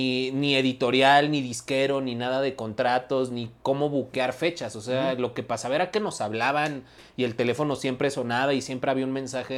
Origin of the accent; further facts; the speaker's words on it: Coacalco, State of Mexico, Mexico; Sí, bueno, crecí en Coacalco, en el Estado de México.